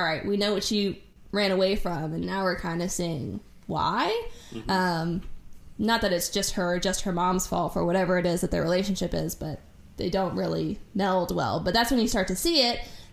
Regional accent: Atlanta, Georgia, United States; I'm from the Atlanta area, so I'm not really from a small town

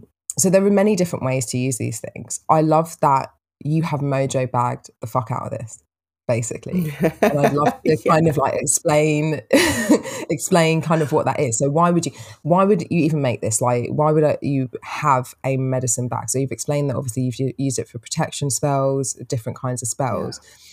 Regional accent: London, United Kingdom; I'm from London, bruv.

